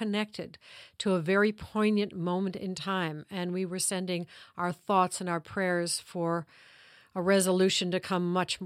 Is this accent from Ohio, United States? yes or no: yes; Ohio, United States; about what happened in the last election in Florida and Ohio, the state that we're talking about, as my home state.